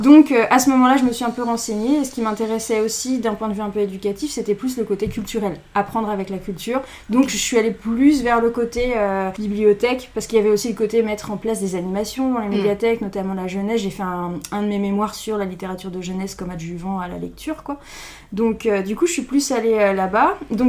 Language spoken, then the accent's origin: French; Le Bourgneuf-la-Forêt, Pays de la Loire, France; Alors j'ai toujours été en Mayenne. J'ai grandi au Bourgneuf-la-Forêt jusqu'à mes 18 ans.